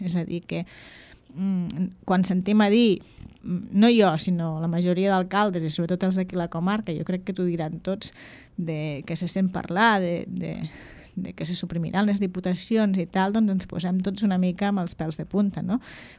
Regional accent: Catalonia, Spain; Nosaltres considerem des d'allà com a poble que som, com a territori, i també com a catalans que ens sentim, no?

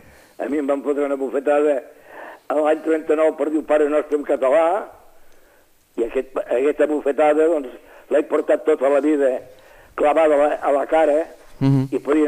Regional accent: Catalonia, Spain; I la primera cosa que hem de voler, com a catalans, ara parlo com a català

